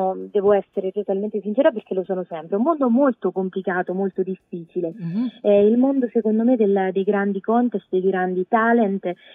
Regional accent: Marche, Italy; born there; è ovvio che sono nata qui nelle Marche

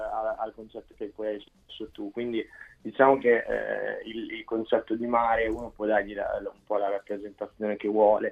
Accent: Emilia-Romagna, Italy; No, io sono romagnolo, però sempre tifato Roma.

